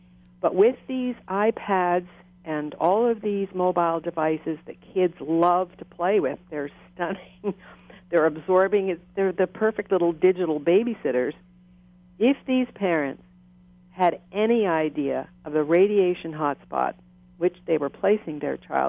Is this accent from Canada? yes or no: yes; Canada; I'm a Canadian, first of all. We don't think that way.